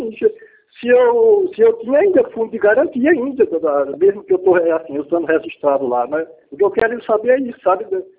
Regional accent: Pernambuco, Brazil; now in Barrinha, Brazil; estou aqui, mas eu sou pernambucano

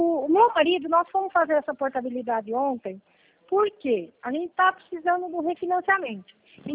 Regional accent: Santa Bárbara d'Oeste, São Paulo, Brazil; Isso, então, eu sou daqui de Santa Bárbara.

